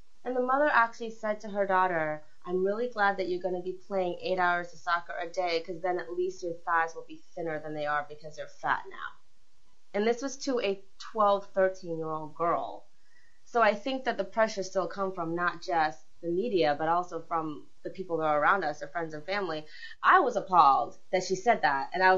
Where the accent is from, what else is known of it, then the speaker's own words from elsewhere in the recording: Maine, United States; growing up in Maine, I was always active.